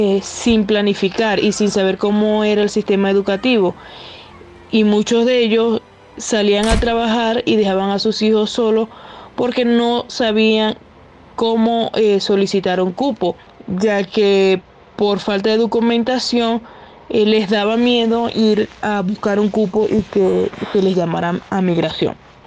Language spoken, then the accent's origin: Spanish; Venezuela; moved away as an adult; now in Bogotá, Colombia; Soy migrante venezolana. Llegamos a Colombia en el año 2016 junto a mi esposo, mi hija de 7 años y con 7 meses de embarazo. Decidimos tomar como ciudad de residencia Bogotá, porque queríamos cambiar de un clima cálido a uno más frío.